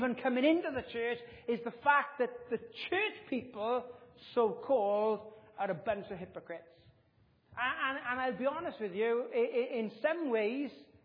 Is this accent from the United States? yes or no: no; United Kingdom; I don't know, I'm British. COVID was the best thing that ever happened to us as British people